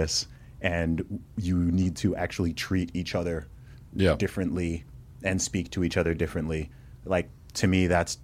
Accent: Saudi Arabia; but I grew up in Saudi Arabia, and from day one, big expat community, I was just surrounded by everyone from the beginning.

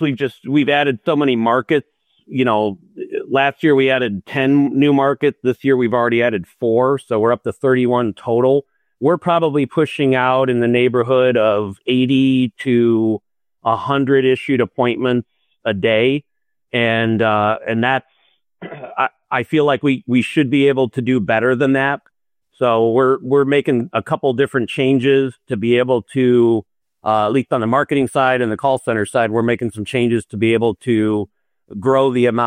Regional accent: Illinois, United States; I had an opportunity to move closer to home because I grew up outside of Chicagoland

